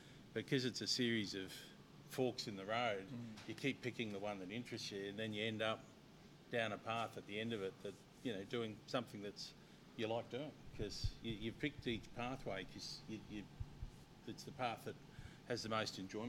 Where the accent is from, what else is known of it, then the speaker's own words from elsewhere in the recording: Brisbane, Queensland, Australia; also born or lived in Rockhampton; I was born in Rockhampton, 52 plus years ago now. Wasn't there long, grew up in Brisbane and went to school in Brisbane and I had all my junior years here